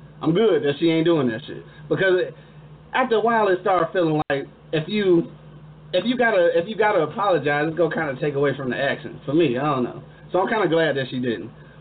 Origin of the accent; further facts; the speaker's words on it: Detroit, Michigan, United States; I want to see a Detroit movie, not just because I'm from Detroit, but I kind of want to do some fact-checking.